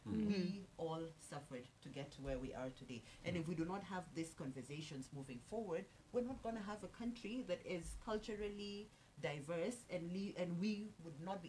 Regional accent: Kenya; born there; also born or lived in Khartoum, Sudan; I have lived in Khartoum for some part of my life. I was born in Kenya.

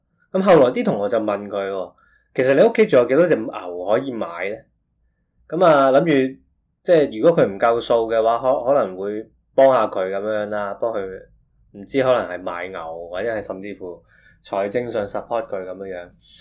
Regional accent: Hong Kong; 我哋香港人去即係好多人买楼啊买股票都系为咗赚息咋嘛

